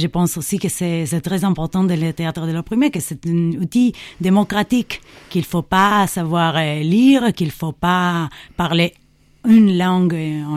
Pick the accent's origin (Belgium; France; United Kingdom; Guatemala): Guatemala; Et je viens de Guatemala.